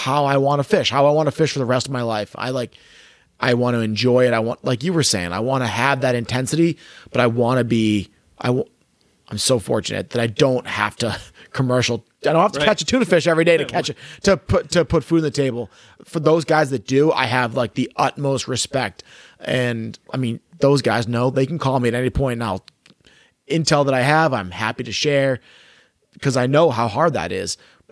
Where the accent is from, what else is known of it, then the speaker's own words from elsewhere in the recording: Green Harbor, Massachusetts, United States; I grew up in Green Harbor. Super fortunate. The house that I grew up in is like right on the beach. My backyard opens right up to, you know, Green Harbor Beach, Berks Beach there.